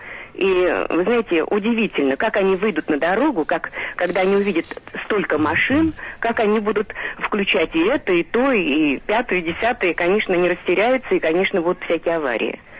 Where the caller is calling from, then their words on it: Saint Petersburg, Russia; Я из Ленинграда, из